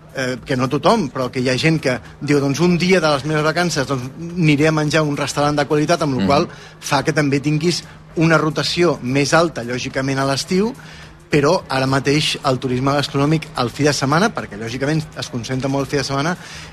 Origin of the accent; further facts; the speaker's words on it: Valls, Catalonia, Spain; Jo soc de Valls.